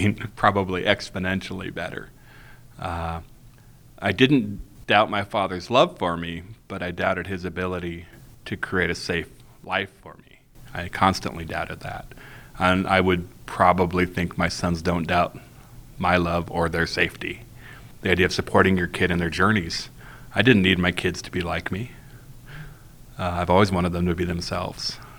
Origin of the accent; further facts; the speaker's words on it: Wellpinit, Washington, United States; Well, I'm Spokane, enrolled Spokane Indian. I grew up in Wellpinit, Washington on the Spokane Indian Reservation.